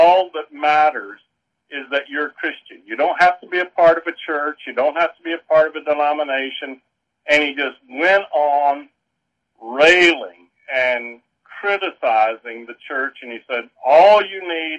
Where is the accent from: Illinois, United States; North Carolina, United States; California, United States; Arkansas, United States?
North Carolina, United States; Elkin; Well, they would come down to North Carolina, to Elkin, my hometown, and Thurman area where my family lived